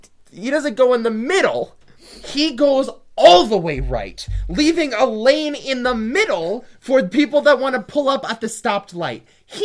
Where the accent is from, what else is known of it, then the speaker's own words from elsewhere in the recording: Minnesota, United States; Oh, it's surrogate, you know. I'm from Minnesota.